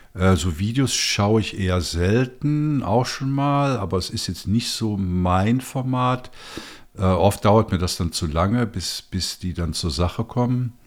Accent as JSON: {"language": "German", "country": "Switzerland", "said": "als Schweizer bin ich dann halt mal gespannt, ob es den digitalen Euro, den digitalen Franken, dann auch in der Schweiz geben wird."}